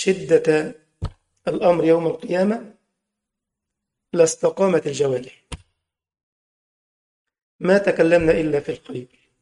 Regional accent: Upper Egypt, Egypt; بنسموه عندنا في الصعيد التحطيط.

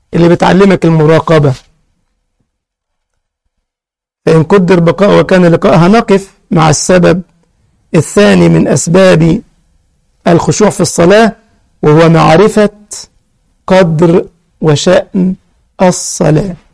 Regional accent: Egypt; يعني مثلا عندنا في مصر كان في عملات من سنة 20

